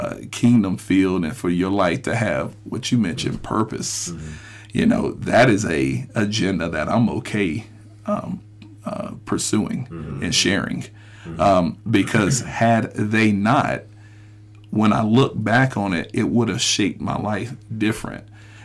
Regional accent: Union, South Carolina, United States; Just growing up in the small city that I was from. And again, I'm from Union, South Carolina, as I said in episode 1.

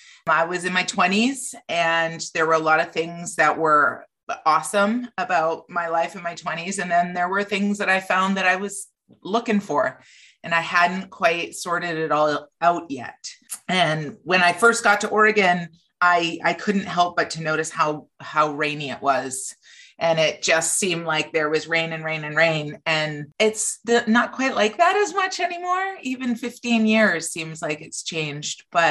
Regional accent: British Columbia, Canada; I grew up in British Columbia

